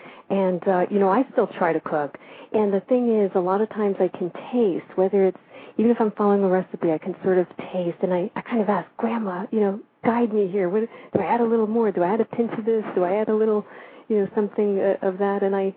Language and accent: English; New Jersey, United States; I grew up in New Jersey. And I spent a lot of my summers in New York because my mom grew up in New York City and my dad grew up in Brooklyn.